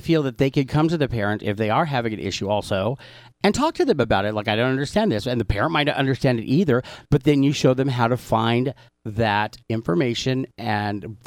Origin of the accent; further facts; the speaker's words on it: Palm Springs, California, United States; Because I've seen that growing up in Palm Springs a lot.